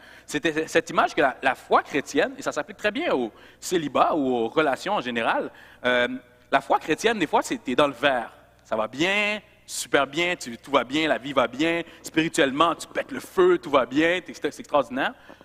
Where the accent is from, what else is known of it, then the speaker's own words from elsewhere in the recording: Montreal, Quebec, Canada; pas à Québec, moi je viens de Montréal